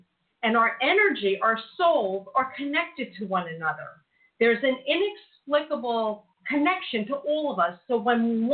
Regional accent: United States; now in Israel; because I'm an American, and now I live in Israel

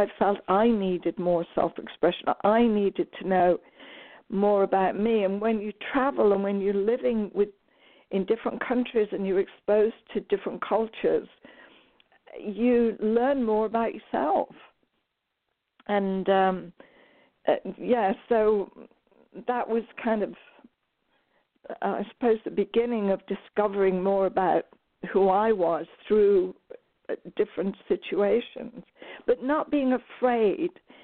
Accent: England, United Kingdom; I mean, I grew up in England where we'd see the Vietnam War on the television

